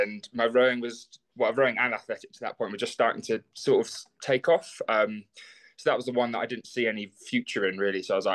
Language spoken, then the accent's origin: English; Christchurch, South West England, United Kingdom; And so I'm originally from Christchurch in Dorset.